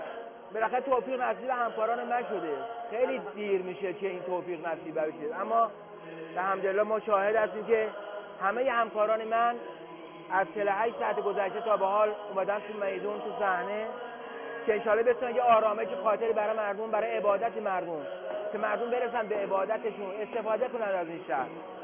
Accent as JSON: {"language": "Persian", "region": "Isfahan", "country": "Iran", "lives_now": "Qom, Iran", "said": "من اصفهانی هستم"}